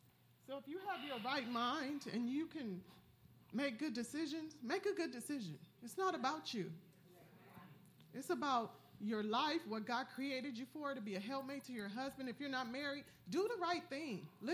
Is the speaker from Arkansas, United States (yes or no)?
no; Compton, California, United States; We came from Compton, so that's an accomplishment.